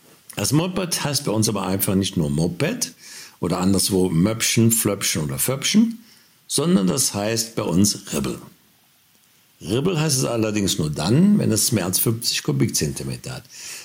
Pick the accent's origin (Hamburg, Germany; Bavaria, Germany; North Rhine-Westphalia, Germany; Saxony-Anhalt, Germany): North Rhine-Westphalia, Germany; Wir haben ja bei uns in der Eifel so ein kleines Nahverkehrsproblem.